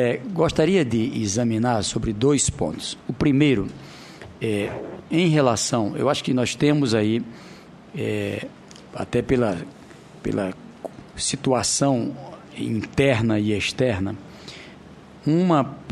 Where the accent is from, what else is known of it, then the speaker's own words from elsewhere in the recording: Northeast Region, Brazil; Veja só, eu sou lá do Nordeste, mas eu quero olhar aqui o Brasil